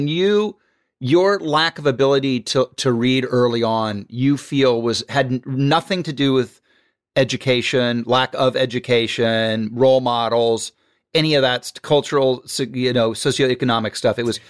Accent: Dayton, Ohio, United States; I grew up in Dayton in a place called Oakwood. It's very lily white. And then I moved into the inner city.

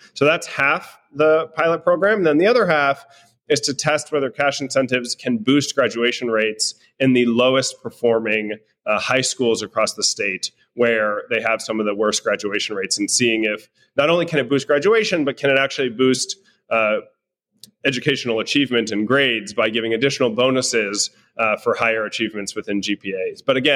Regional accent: Cincinnati, Ohio, United States; You know, I grew up in Cincinnati by background.

